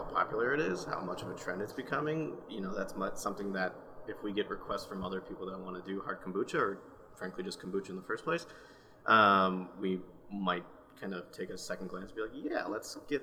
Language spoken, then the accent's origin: English; Minnesota, United States; We grew up together in the Twin Cities area, Minnesota, and have known each other since kindergarten.